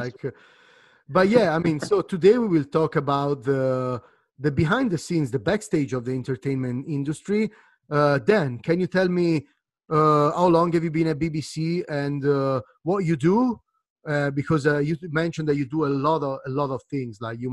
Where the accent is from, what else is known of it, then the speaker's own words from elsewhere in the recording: Italy; English is a second language; I'm from Italy, so I speak English as Italian as I want, you know